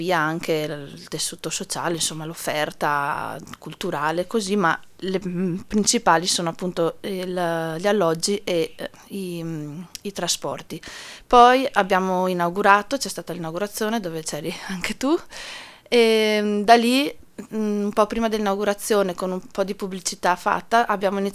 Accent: Taibon Agordino, Veneto, Italy; Sì, io sono originaria di Taibon.

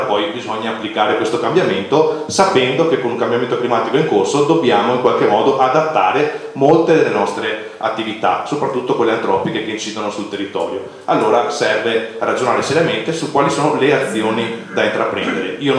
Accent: Venice, Veneto, Italy; Io sono veneziano, insomma, ricordo è recente anche dell'ultima acqua granda, no?

